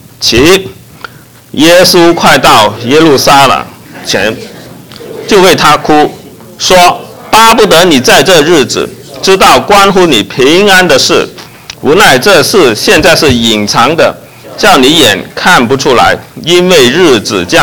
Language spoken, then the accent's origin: Chinese; China; 我们中国人一提起我们的历史，我们就说唐太宗，是吧？